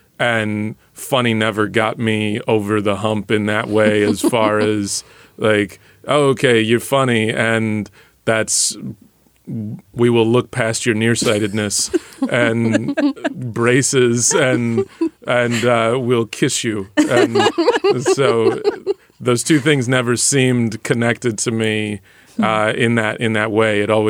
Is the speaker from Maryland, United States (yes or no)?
no; Dallas, Texas, United States; And what was weird was I grew up in Dallas, and so there's a Dallas Jack and Jill chapter